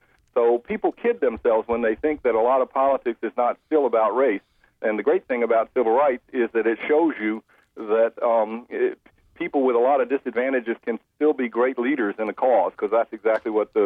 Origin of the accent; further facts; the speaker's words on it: Atlanta, Georgia, United States; Well, I grew up in Atlanta. I was in the first grade of the year of the Brown decision